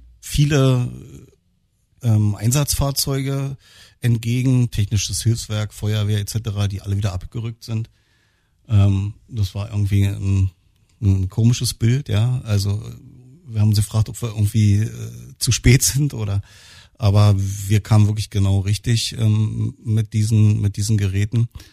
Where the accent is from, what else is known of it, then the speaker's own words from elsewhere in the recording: Potsdam, Brandenburg, Germany; Also ich komme aus Potsdam, wohne hier im holländischen Viertel